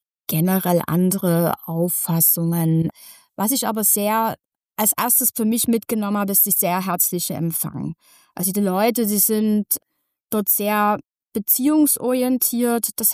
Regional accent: Germany; Wir als Deutsche sind da vielleicht, und bin da genauso geprägt

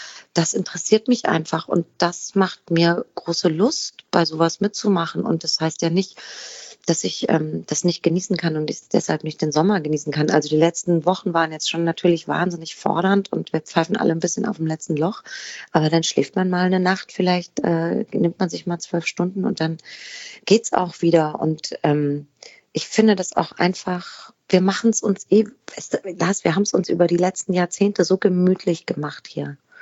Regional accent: Hamburg, Germany; ich als Hamburgerin

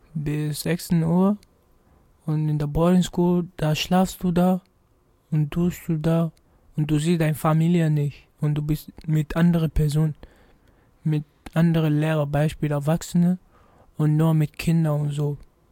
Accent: Gambia; also born or lived in United States; Aus Gambia.

